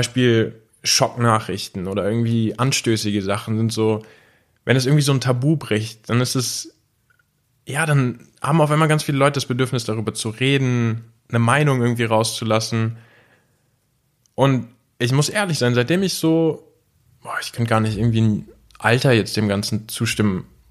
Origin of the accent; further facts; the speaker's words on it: Düsseldorf, North Rhine-Westphalia, Germany; bei uns im Schlosspark im Benrath, da wo ich aufgewachsen bin